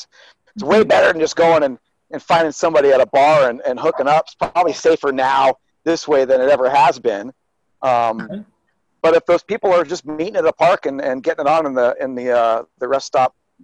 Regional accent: Olympia, Washington, United States; Well, you know, it was the early 80s. It's not that I want to date myself. I was 5 as a teenager. No, it was a small town.

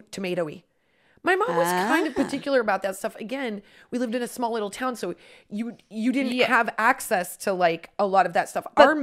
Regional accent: Midwest, United States; We're very from the Midwest.

